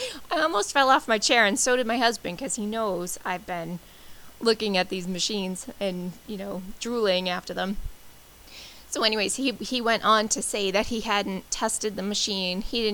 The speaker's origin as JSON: {"language": "English", "town": "East Bridgewater", "region": "Massachusetts", "country": "United States", "said": "And we're from East Bridgewater, Massachusetts, which is probably maybe 15 minutes from Kingston."}